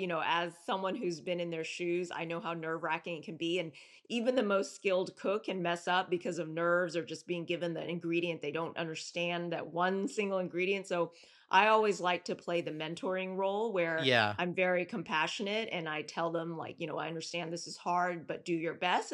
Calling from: Houston, Texas, United States

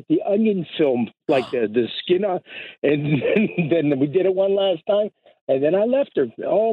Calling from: Pennsylvania, United States; from Northeast … from Northeast PA.

